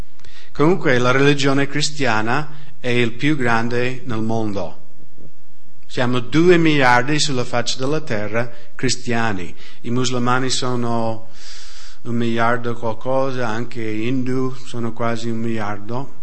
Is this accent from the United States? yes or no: yes; United States; Italian is a second language; io vengo dall'America